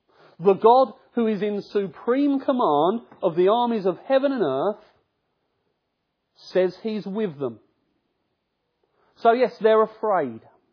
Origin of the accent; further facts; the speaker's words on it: Camberwell, London, United Kingdom; when I was a youngster, I grew up in Camberwell, on the border of Peckham. We called it the ghetto. It wasn't the nicest area to live in.